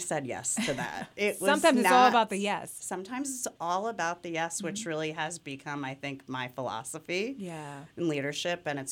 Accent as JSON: {"language": "English", "town": "Bethlehem", "region": "Pennsylvania", "country": "United States", "tie": "born or raised there", "said": "I am proud to have been born and raised in Bethlehem."}